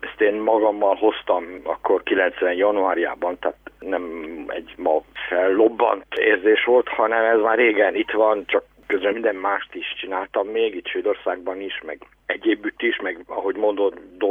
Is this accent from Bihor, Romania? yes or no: yes; Oradea, Bihor, Romania; én nem vagyok zsidó, de nem tudom letagadni, mert hát az a Nagyvárad, ahonnan még én is származom